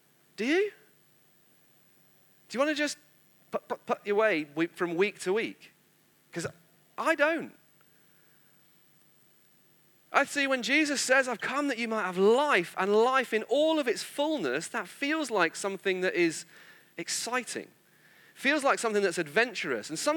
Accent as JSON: {"language": "English", "town": "Manchester", "region": "North West England", "country": "United Kingdom", "tie": "born or raised there", "said": "because I grew up near Manchester. There's not a great deal of need for sailing."}